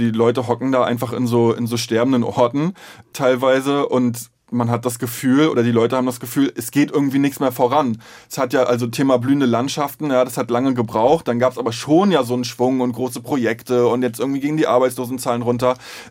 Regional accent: Stralsund, Mecklenburg-Vorpommern, Germany; also so ein Plattenbauviertel wie jetzt das, wo ich herkomme, Knieper West.

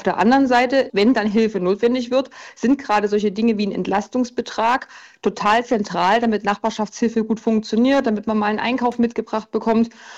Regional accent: East Germany, Germany; Und das ist gerade für mich als Ostdeutsche eine große Herausforderung, weil hier haben die allerwenigsten Menschen ein Vermögen aufgebaut.

